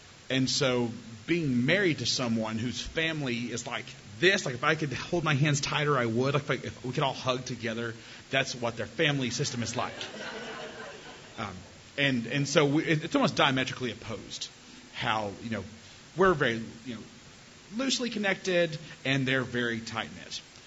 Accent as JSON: {"language": "English", "region": "Tennessee", "country": "United States", "tie": "born or raised there", "said": "I grew up in East Tennessee, and at that point I was 9 years old"}